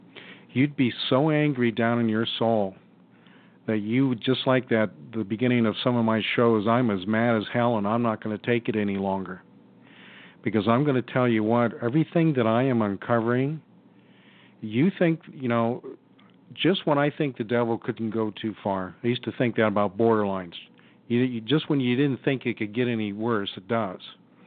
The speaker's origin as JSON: {"language": "English", "town": "Jersey Shore", "region": "Pennsylvania", "country": "United States", "tie": "born there", "said": "I was born there in Jersey Shore, Pennsylvania, right outside of Williamsport, the home of the Little League, some of you know."}